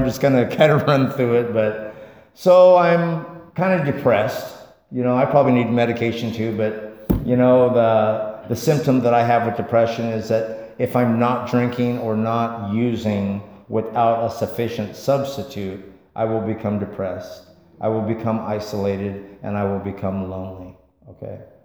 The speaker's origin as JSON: {"language": "English", "town": "Fowler", "region": "California", "country": "United States", "tie": "born or raised there", "said": "And I go to a party in my hometown of Fowler, California."}